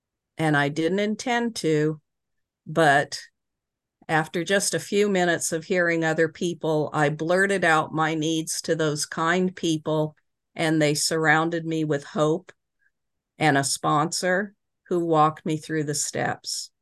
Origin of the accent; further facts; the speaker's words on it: California, United States; I grew up in California in a bikini on the beach.